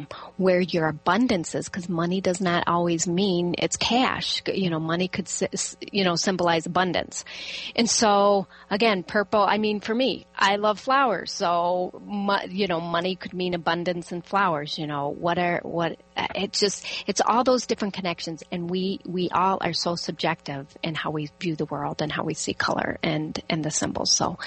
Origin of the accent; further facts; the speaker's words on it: United States; because I'm an American, I thought, oh.